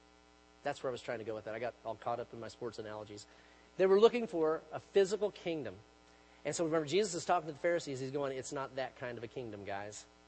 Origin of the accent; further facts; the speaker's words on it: United States; it doesn't even matter that I'm an American